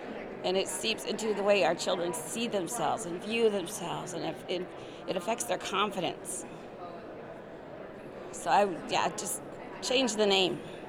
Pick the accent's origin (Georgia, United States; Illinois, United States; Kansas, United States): Kansas, United States; Lawrence; and I am from Lawrence, Kansas, and I'm a national delegate